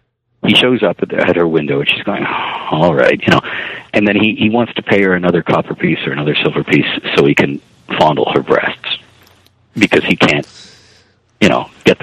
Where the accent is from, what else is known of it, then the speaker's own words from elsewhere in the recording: Canada; And as a Canadian, this left me scratching my head at times.